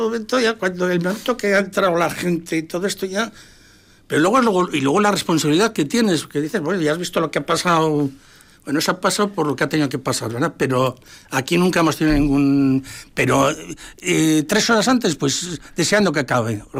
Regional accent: Vitoria-Gasteiz, Basque Country, Spain; Hombre, primeramente porque soy de Vitoria, y toda mi vida he estado relacionado con el tema de la música

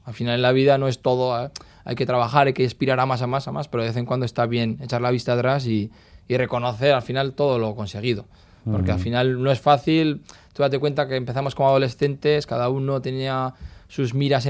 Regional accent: Basque Country, Spain; somos una banda de Rioja, Alavesa, pero que no hablamos euskera.

